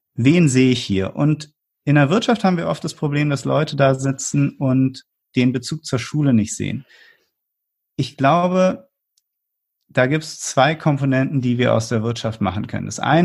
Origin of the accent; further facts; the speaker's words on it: Berlin, Germany; Und als gebürtiger Berliner muss ich ja immer sagen, das holt mich dann ein bisschen zurück in meine Heimatstadt.